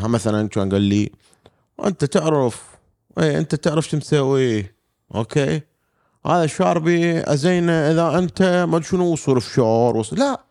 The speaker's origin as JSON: {"language": "Arabic", "country": "Iraq", "moved": "yes", "said": "خلينا نقول حتى ورا ما طلعت من العراق"}